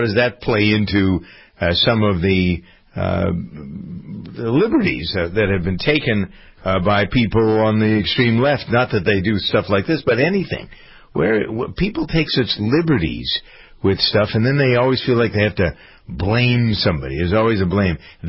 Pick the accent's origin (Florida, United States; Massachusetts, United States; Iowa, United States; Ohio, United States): Massachusetts, United States; Framingham; We've had some trouble here in my hometown of Framingham with hate crimes